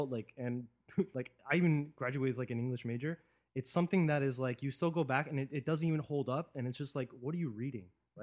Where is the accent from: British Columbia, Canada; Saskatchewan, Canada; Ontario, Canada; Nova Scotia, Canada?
Ontario, Canada; East York; So, like, I grew up in the East York area. And at Agent Court Mall, are you familiar with that mall?